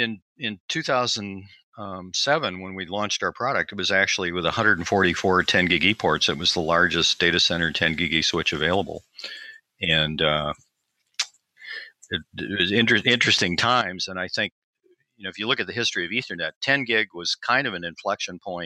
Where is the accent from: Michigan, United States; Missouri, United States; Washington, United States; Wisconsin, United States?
Michigan, United States; Detroit; I grew up in Detroit. My dad ran market research for General Motors in the 70s.